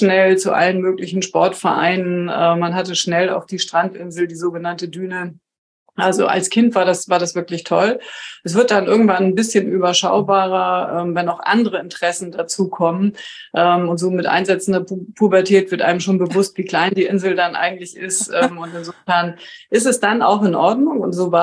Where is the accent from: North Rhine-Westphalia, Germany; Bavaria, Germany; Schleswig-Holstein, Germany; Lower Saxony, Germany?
Schleswig-Holstein, Germany; Heligoland; wir sind ein paar Wochen nach meiner Geburt tatsächlich nach Helgoland gezogen. Und insofern betrachte ich Helgoland halt tatsächlich als meine Heimat, weil da bin ich aufgewachsen.